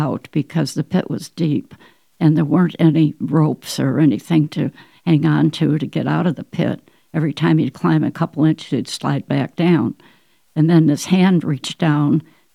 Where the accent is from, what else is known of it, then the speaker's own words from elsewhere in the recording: Northeast, United States; I was brought up in the Northeast, and we had moved to an area in Arizona.